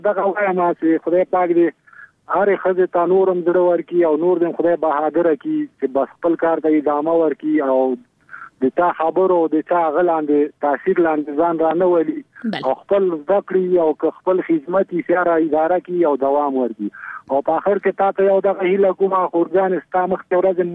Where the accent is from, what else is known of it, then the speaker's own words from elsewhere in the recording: Laghman, Afghanistan; زه اصلي د لغمان نه